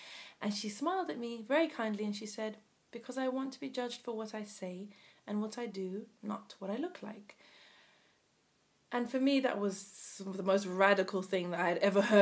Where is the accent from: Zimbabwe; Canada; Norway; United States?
Zimbabwe; moved away as an adult; also born or lived in Leeds, United Kingdom / Ethiopia; Born in Leeds and spent 2 years there and then went to Ethiopia and then spent the rest of my childhood up until the age of 18 in a country called Zimbabwe, and that's where I did my schooling.